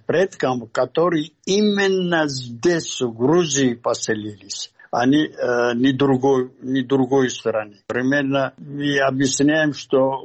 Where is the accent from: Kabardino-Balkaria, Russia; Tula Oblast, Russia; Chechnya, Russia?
Chechnya, Russia; И главное, я горжусь, что чеченец.